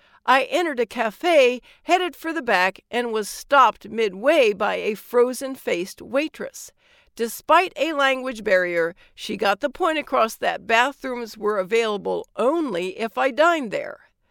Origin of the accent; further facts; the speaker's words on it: United States; As an American, I have never thought much about bathrooms.